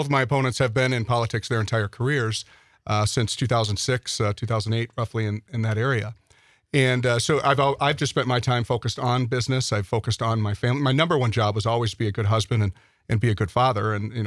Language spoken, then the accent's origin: English; Ashwaubenon, Wisconsin, United States; born or raised there